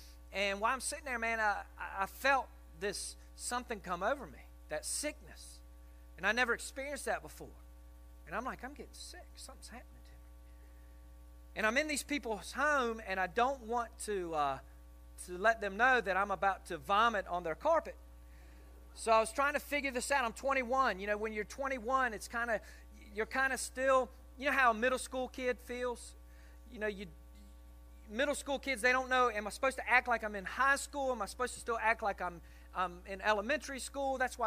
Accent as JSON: {"language": "English", "region": "Virginia", "country": "United States", "tie": "born or raised there", "said": "I grew up in Tidewater, Virginia, and going to the Hampton Coliseum as a boy and watching the circus."}